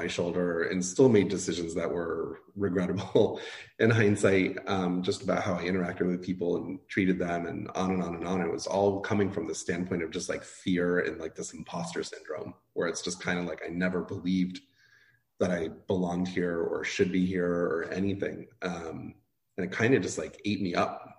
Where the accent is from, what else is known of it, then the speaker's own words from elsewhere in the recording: New Hampshire, United States; It was more just like, you know, Indian immigrant family. I grew up in New Hampshire, which is not like the most diverse place.